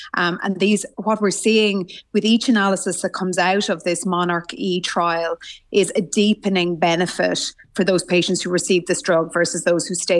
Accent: Ireland; the message we would certainly like to get across as Irish oncologists

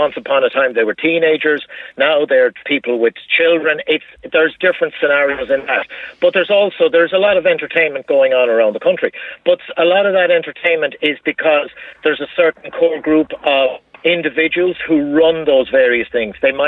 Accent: Achill, Connacht, Ireland; I grew up when I was growing up in Achill. My father was a fisherman

